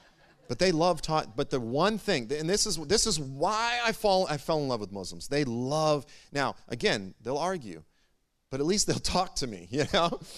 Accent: United States; where are you from? And, you know, then I'm like, well, I'm from America, howdy.

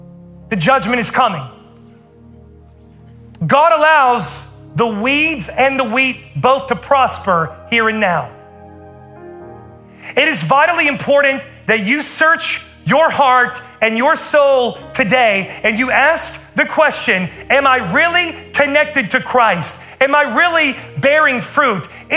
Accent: West Virginia, United States; now in Charlotte, United States; Because I grew up in West Virginia mowing like everybody's yard.

